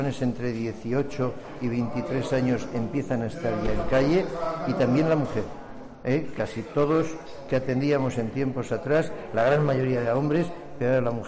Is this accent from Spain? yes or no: yes; Murcia, Region of Murcia, Spain; Porque somos locales, somos murcianos, para Murcia